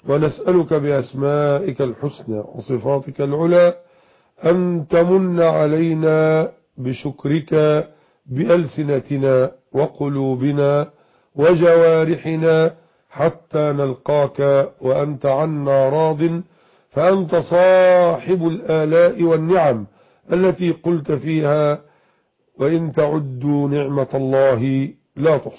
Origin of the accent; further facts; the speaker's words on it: Mit Hadid, Dakahlia, Egypt; بقريتنا ميت حديد مركز بنية النصر بقهلية مصر